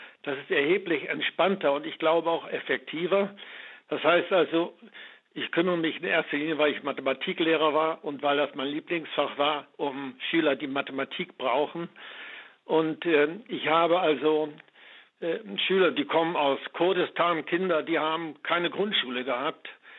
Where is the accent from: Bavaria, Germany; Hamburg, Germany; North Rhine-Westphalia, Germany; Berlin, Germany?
Hamburg, Germany; Ich komme aus Hamburg.